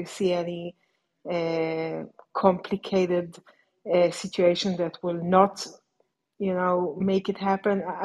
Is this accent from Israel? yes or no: yes; Israel; I'm from Israel